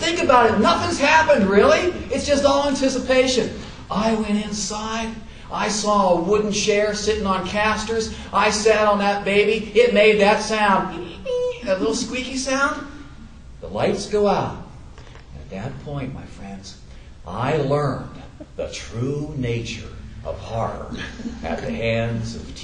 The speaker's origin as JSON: {"language": "English", "town": "Levittown", "region": "New York", "country": "United States", "tie": "born or raised there", "said": "I'm 12 years old and I'm growing up in Levittown. Now Levittown is this huge, sprawling place where everything's the same."}